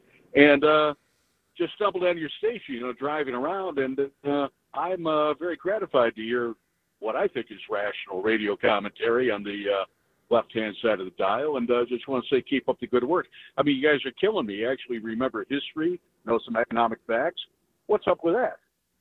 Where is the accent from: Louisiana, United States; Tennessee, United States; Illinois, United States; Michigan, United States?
Illinois, United States; I'm a tourist. I'm from the People's Republic of Illinois